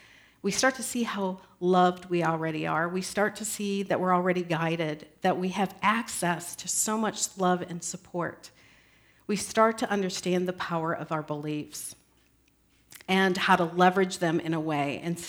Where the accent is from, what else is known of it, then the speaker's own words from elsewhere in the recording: Iowa, United States; born there; I was born in Iowa in the land of the sleepy ones so that I could learn what it means to be wide awake.